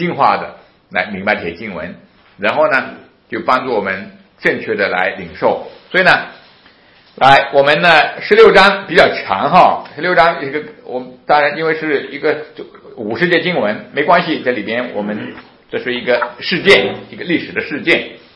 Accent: China

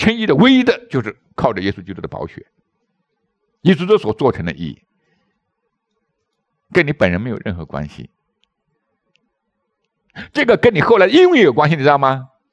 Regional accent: China; 就像我们中国人一样的

